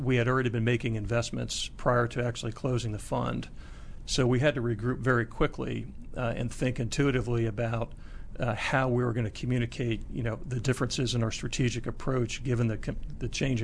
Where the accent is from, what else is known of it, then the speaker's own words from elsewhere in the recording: Scotch Plains, New Jersey, United States; Scotch Plains, New Jersey.